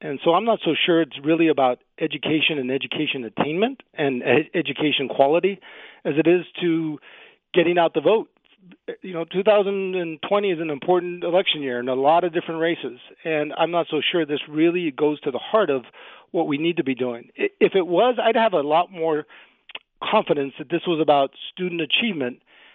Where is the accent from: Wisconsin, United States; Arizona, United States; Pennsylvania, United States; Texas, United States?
Arizona, United States; Nogales; or even where I grew up in Nogales